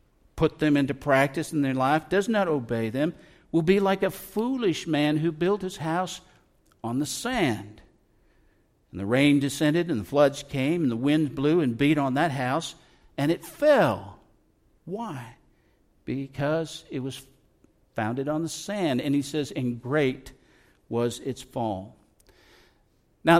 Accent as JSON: {"language": "English", "region": "California", "country": "United States", "tie": "born or raised there", "said": "and I grew up in Southern California, by the way"}